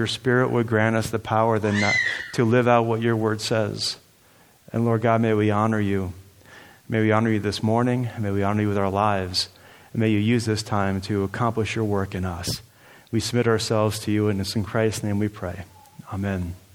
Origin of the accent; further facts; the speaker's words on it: New Jersey, United States; also born or lived in Chicago; now in Wellington, United States; I was raised out in East Coast, New Jersey. I went to Moody Bible Institute, was there in Chicago for 8 years.